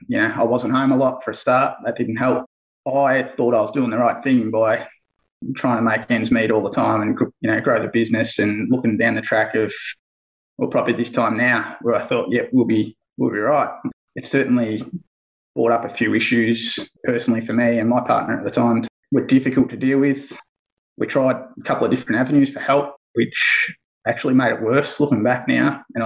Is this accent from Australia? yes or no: yes; Bendigo, Victoria, Australia; I'm from Bendigo, Central Victoria.